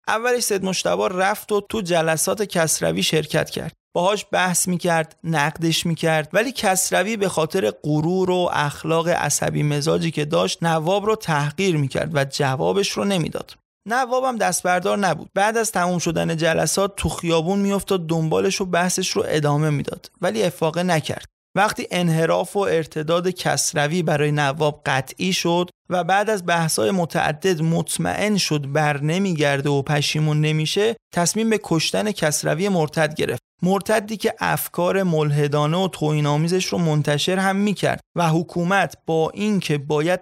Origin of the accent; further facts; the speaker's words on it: Azarshahr, East Azerbaijan, Iran; من گفتم اهل آذرشهرم